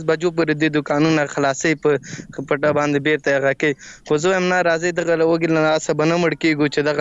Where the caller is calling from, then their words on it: Laghman, Afghanistan; اړیکه مې له لغمان څخه نیولې ده.